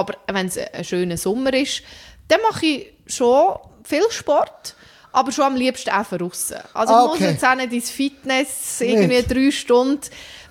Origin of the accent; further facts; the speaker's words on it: Zug, Switzerland; Ich bin aufgewachsen direkt am Egerisee. Ich wohne immer noch dort.